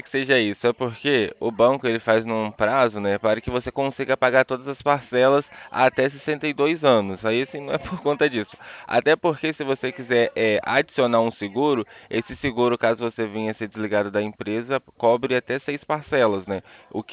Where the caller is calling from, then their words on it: Rio de Janeiro, Brazil; Eu falo aqui do centro do Rio de Janeiro.